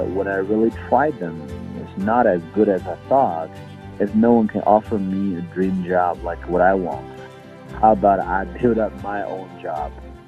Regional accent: Tibet, China; now in -; Probably, you ever heard a lot of things about Tibet, my hometown? I think it's better to see with your own eyes.

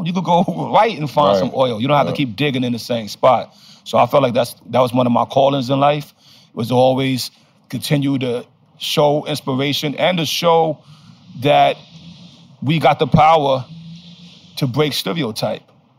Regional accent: Brownsville, New York, United States; And yeah, but I'm from Brownsville, never ran, never will, yo.

